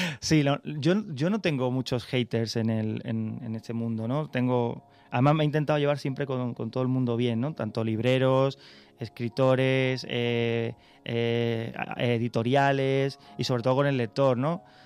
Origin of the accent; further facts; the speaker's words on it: Carmona, Andalusia, Spain; Sí, sí, yo soy de Carmona, y siempre digo que soy de Carmona, pero evidentemente soy sevillano. He ido muchas veces a Sevilla a ver a mis abuelos sí que vivían en Sevilla, mis padres son sevillanos.